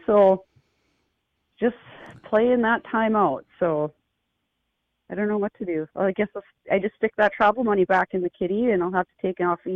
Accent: Minnesota, United States; in the state of Minnesota yet. I have been all over and shot turkeys all over, except right here in my home state.

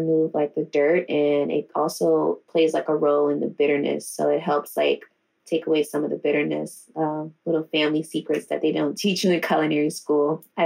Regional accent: Richmond, Virginia, United States; We do a lot of oysters in Virginia as well, because that's what we're k

